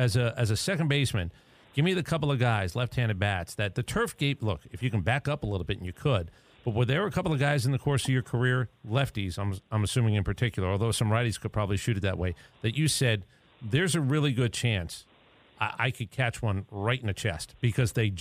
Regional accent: Staten Island, New York, United States; I grew up in Staten Island, New York. My dad was a Brooklyn Dodger fan.

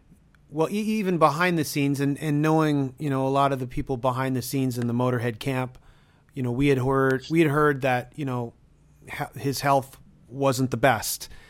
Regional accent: Toronto, Ontario, Canada; Cause you know … are from Toronto. I'm from Toronto.

